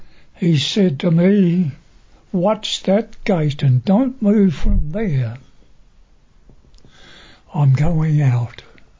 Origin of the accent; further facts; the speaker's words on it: Broken Hill, New South Wales, Australia; He said, "Where do you come from?" And I said, "Broken Hill."